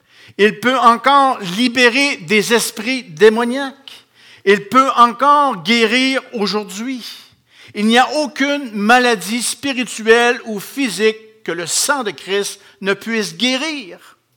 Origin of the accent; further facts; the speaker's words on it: Rimouski, Quebec, Canada; Moi, je viens de Rimouski, je suis un des anciens là-bas.